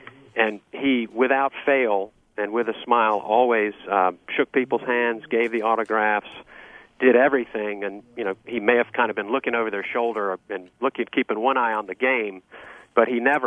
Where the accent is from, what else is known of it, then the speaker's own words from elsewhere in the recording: Lynchburg, Virginia, United States; we grew up in Lynchburg